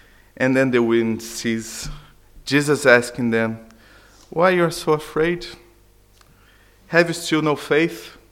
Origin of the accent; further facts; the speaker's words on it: Niterói, Rio de Janeiro, Brazil; English is a second language; I'm from Brazil, Rio. But indeed, I'm from Niterói, is the other side of the bridge